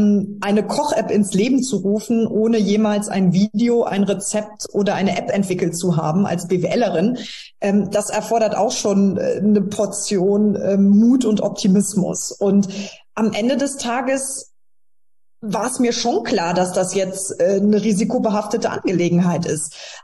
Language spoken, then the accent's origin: German; Trier, Rhineland-Palatinate, Germany; dass meine Heimat Trier eine Kandidatin gesucht hat